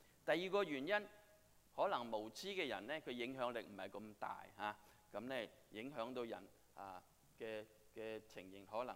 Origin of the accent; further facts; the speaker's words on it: Hong Kong; now in United States; 你知道我哋嗰時喺香港冇啲咁嘅嘢嚇，食剩嗰啲嘢就俾貓狗食嘅啫